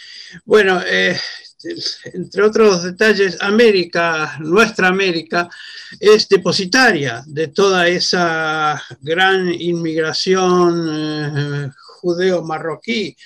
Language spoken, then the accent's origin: Spanish; Argentina; como argentino, como sudamericano, como judío, como sefardí y ahora como español